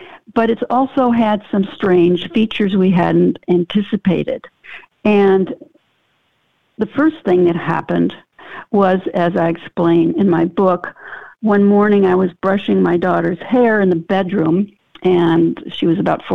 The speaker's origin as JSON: {"language": "English", "town": "Seattle", "region": "Washington", "country": "United States", "tie": "born or raised there", "moved": "as an adult", "lives_now": "Boston, United States", "said": "First of all, I'm from Seattle. I grew up there and only moved to Boston after college. I was raised a Catholic"}